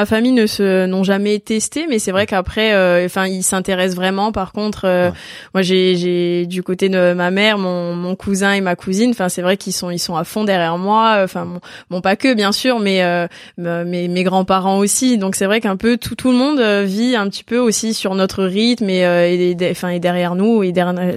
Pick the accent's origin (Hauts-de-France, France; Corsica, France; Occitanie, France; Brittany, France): Corsica, France; Ajaccio; born there; il est à Ajaccio, ouais. Donc je suis née à Ajaccio, donc voilà.